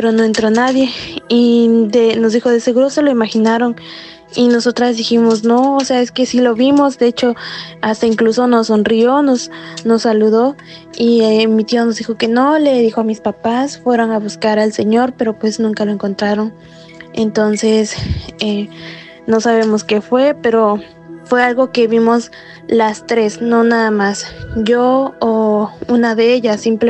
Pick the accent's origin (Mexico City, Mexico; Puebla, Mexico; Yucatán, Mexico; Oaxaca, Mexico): Oaxaca, Mexico; soy de México, del estado de Oaxaca.